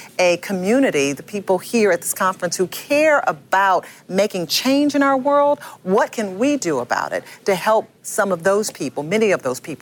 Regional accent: Detroit, Michigan, United States; I'm a girl from Detroit, Michigan, who made it to Hollywood

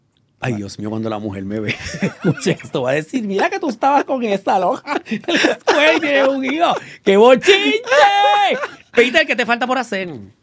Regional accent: Río Piedras, Puerto Rico; also born or lived in France; yo siempre he dicho que yo soy europea criada en Río Piedra

